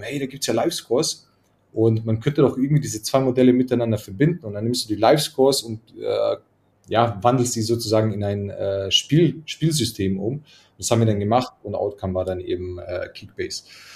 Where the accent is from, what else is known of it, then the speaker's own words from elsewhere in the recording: Croatia; now in Munich, Germany; Ursprünglich komme ich eigentlich aus Kroatien. Bin jetzt aber mittlerweile seit fast 30 Jahren in Deutschland